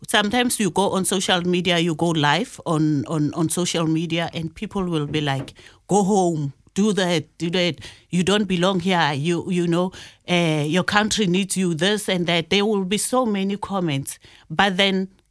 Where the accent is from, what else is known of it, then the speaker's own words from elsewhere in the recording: South Africa; moved away as an adult; I'm coming from South Africa.